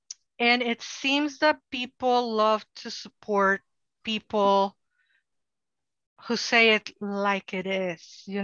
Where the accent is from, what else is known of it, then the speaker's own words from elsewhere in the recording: Mexico; And I am a Mexican from Mexico. I grew up in Mexico.